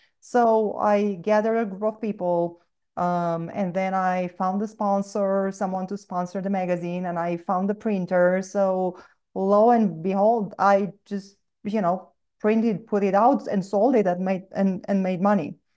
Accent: Romania; English is a second language; in case you wonder about my accent, I was born and raised in Romania. So I was back in high school in Romania

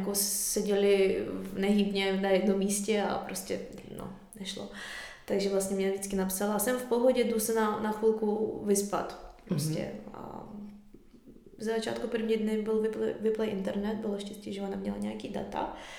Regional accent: Kharkiv, Kharkiv Oblast, Ukraine; Czech is a second language; now in Czechia; Já jsem z Charkova, z východní Ukrajiny, to je vlastně hranice s Ruskem.

